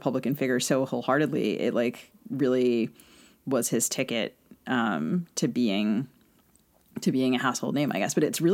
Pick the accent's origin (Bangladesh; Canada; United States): United States; Bethesda, Maryland; I grew up outside DC in Bethesda, Maryland, so kind of in the world of feds and people who, I don't know, spoke congressional speak very fluently.